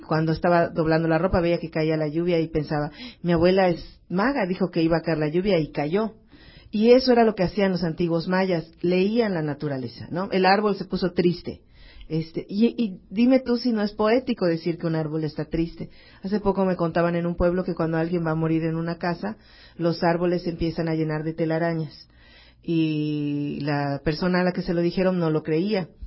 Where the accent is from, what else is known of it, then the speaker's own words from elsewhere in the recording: Yucatán, Mexico; para mí es muy importante incluir, como bien dices, los elementos que nos identifican como yucatecos. La manera de hablar, por supuesto